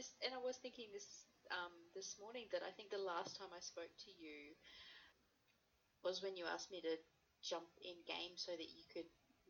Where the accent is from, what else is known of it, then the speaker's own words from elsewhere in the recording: Brisbane, Queensland, Australia; I was born in Brisbane, Queensland, and I've always stayed around this sort of little bubble. I've just never really had cause to leave.